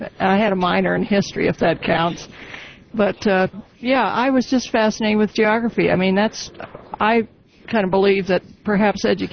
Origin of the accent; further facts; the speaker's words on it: New York City, New York, United States; because I'm a fourth generation, even though I grew up in New York City.